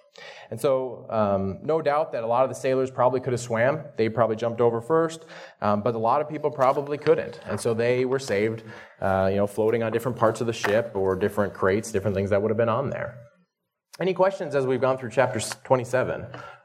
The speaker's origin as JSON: {"language": "English", "region": "North Dakota", "country": "United States", "said": "I come from North Dakota, where the Missouri River is pretty clean. It's the start of the Missouri River."}